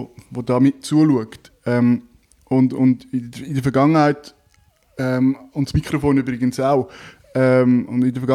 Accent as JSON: {"language": "German", "region": "Zug", "country": "Switzerland", "tie": "born or raised there", "said": "Ich bin ursprünglich aus Zug, in Zug aufgewachsen. Bin auch froh, wieder mal da im schönen Zug zu Gast zu sein."}